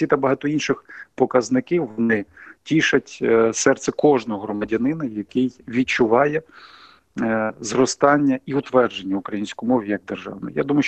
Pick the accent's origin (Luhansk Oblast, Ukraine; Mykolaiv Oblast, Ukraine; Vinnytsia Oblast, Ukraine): Mykolaiv Oblast, Ukraine; Я сам уродженець Миколаївщини, і мені приємно